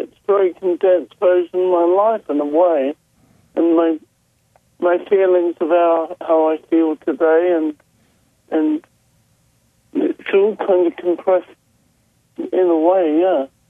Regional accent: Muswell Hill, London, United Kingdom; the old front room in our house when we were growing up in Muswell Hill

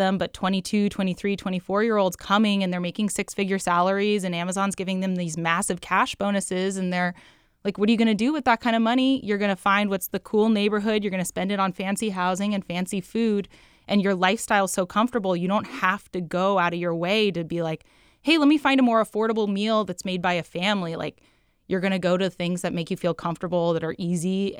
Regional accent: Washington, United States; you know, for me growing up on the East Side, Capitol Hill was like Mecca.

